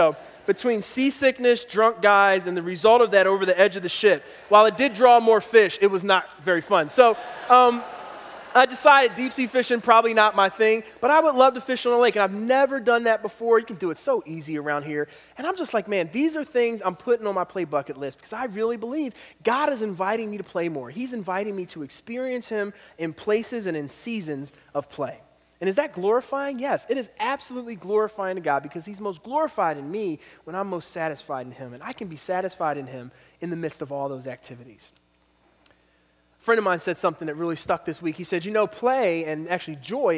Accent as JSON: {"language": "English", "town": "Philadelphia", "region": "Pennsylvania", "country": "United States", "tie": "born or raised there", "said": "I grew up in Philadelphia, and can I just tell you, guns were never associated with pleasure in my life."}